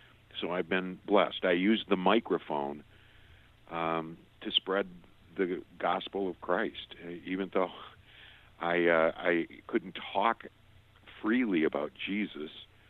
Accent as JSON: {"language": "English", "town": "Detroit", "region": "Michigan", "country": "United States", "tie": "born there", "said": "Oh, I was born outside Detroit, Michigan, and I look back at it."}